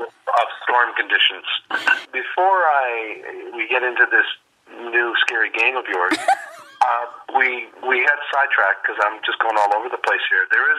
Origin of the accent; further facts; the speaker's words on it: Newfoundland and Labrador, Canada; I grew up in Labrador, and I spent my summers on the west coast of Newfoundland around Stephenville in the Port of Port Peninsula.